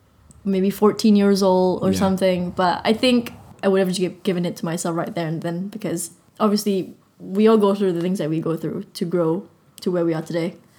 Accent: Malaysia; English is a second language; now in Brighton, United Kingdom; I'm from Malaysia, and so I study abroad. Yeah. I study abroad in Brighton, obviously.

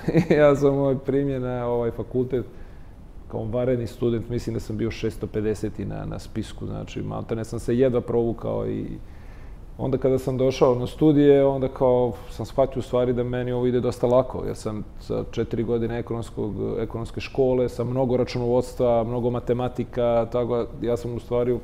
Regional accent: Bosnia & Herzegovina; born there; ja sam rođen u Bosni i onda ovdje kad sam došao, mi smo faktički bili izbjeglice

